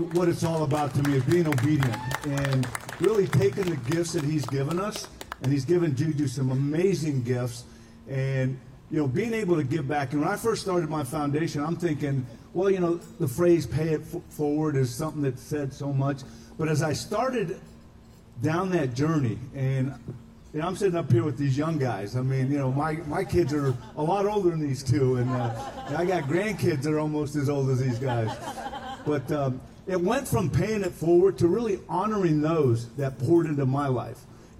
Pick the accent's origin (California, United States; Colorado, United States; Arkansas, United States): California, United States; Ontario; those organizations that stepped in when I was growing up in Ontario, California